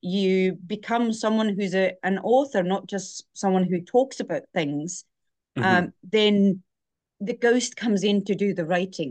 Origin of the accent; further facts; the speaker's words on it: Estonia; English is a second language; now in Scotland, United Kingdom; I'm originally from Estonia. I live in Scotland now for over 4 years